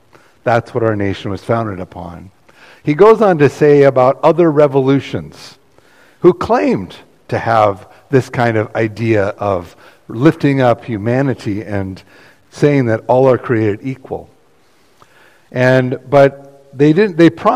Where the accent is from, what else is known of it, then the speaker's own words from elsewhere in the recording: United States; I find myself as an American so much more grateful and proud and excited to be American living in this country than I ever have.